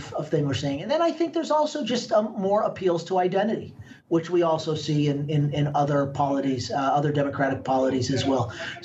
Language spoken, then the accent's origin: English; United States; I'm an American.